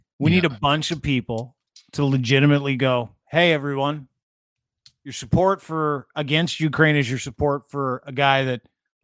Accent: Canada; as a Canadian

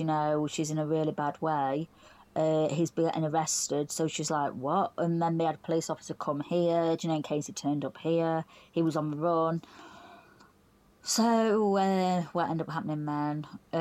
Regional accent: Doncaster, Yorkshire and the Humber, United Kingdom; I'm from Doncaster, South Yorkshire.

